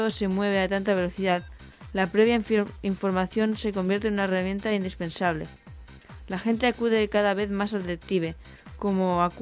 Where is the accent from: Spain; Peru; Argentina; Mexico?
Spain; Linyola, Catalonia; born there; tengo 53 años. Nací en Liñola, Lleida.